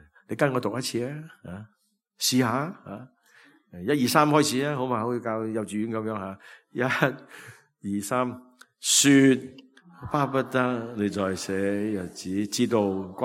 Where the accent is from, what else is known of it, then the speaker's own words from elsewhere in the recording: Guangdong, China; 我哋广东人讲嘢系嘛呀一轮先